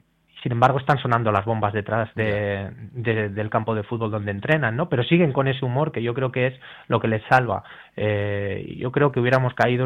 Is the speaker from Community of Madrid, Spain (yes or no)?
yes; Madrid, Community of Madrid, Spain; aunque yo he nacido en Madrid, siempre me he sentido mitad madrileño, mitad palestino.